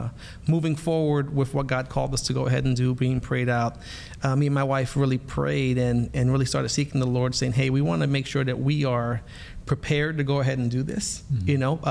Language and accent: English; Brooklyn, New York, United States; now in Boynton Beach, United States; Well, no, I'm from New York. I'm from Brooklyn, actually.